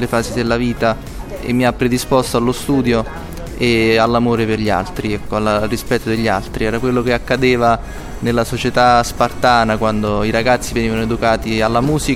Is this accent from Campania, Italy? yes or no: yes; Bisaccia, Campania, Italy; nata in un paese che è il mio paese, Bisaccia, che mi ha accolto nella musica, mi ha educato nella musica